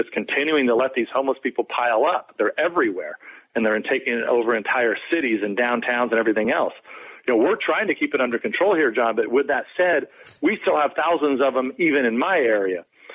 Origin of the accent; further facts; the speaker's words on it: California, United States; Newsom moved them all to the freeway in my hometown, moved them right where our festival was, just down the street on the freeway.